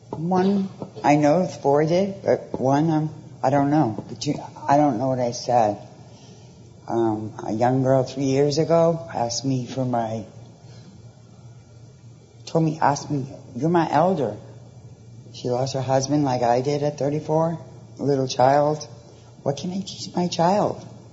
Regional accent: Florida, United States; I'm from Florida. I haven't been here in 10 years.

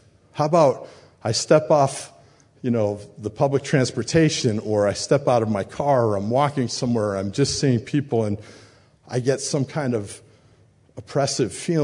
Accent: New England, United States; I grew up in New England where it's a little cold.

